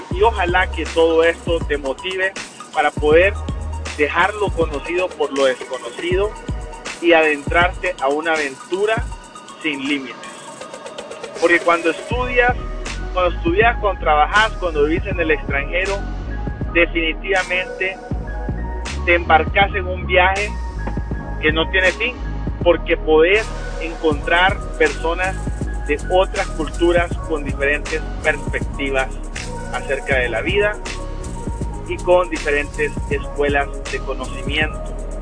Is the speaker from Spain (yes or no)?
no; Honduras; un hondureño y joven emprendedor.